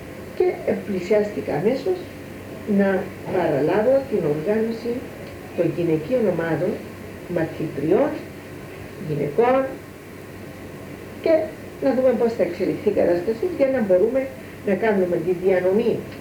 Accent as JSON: {"language": "Greek", "town": "Strovolos", "region": "Nicosia District", "country": "Cyprus", "also_born_or_lived": "Greece", "said": "εγώ κατάγομαι από το Στρόβολο, από εδώ"}